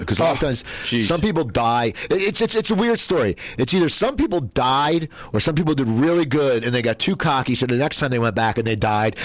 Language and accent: English; Cherry Hill, New Jersey, United States; I used to play my hometown, Cherry Hill, every Christmas